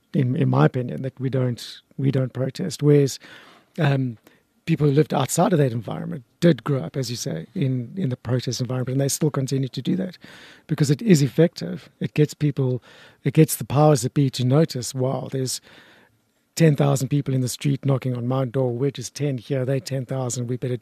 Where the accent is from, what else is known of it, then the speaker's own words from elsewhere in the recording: Parkhurst, Gauteng, South Africa; And oddly enough, I grew up in Parkhurst.